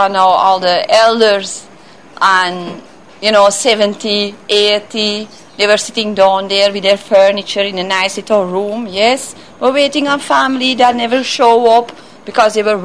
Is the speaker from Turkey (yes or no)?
no; Antwerp, Flanders, Belgium; moved away; I'm from Belgium, from Antwerp, actually.